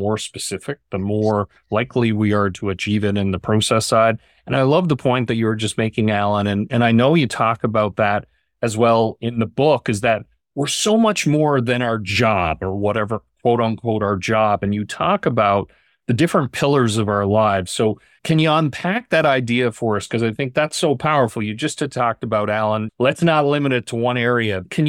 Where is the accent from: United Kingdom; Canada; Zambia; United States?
Canada; as a Canadian in winter